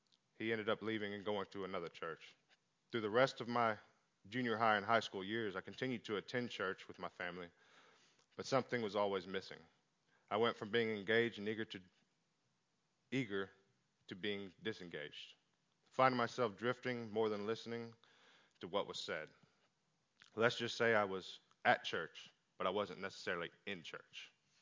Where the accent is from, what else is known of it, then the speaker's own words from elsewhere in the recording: Fresno, Texas, United States; also born or lived in Houston; In the early years of my life, we lived in the southern part of Houston. Through a few series of events and a decline in the neighborhood, we ended up moving into a town called Fresno, Texas, where I spent the majority of my childhood and teenage years.